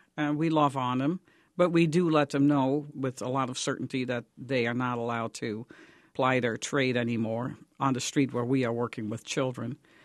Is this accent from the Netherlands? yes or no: yes; Netherlands; English is a second language; now in Detroit, United States; That's correct. I'm not even native to the United States. I'm an import from the Netherlands.